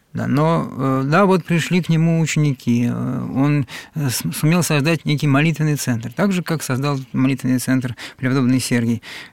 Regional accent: Moscow, Russia; я сам, хотя и москвич, но давно живу в Подмосковье, километрах 15 от Звенигорода

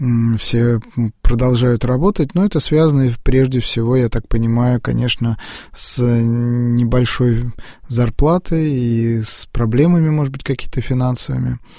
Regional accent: Moscow, Russia; я коренной москвич, родился на Красносельской, Нижней Красносельской улице

